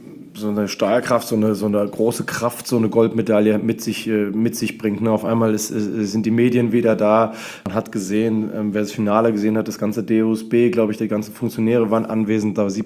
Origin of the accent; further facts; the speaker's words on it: Berlin, Germany; born there; ich bin 40 Jahre alt, in Berlin geboren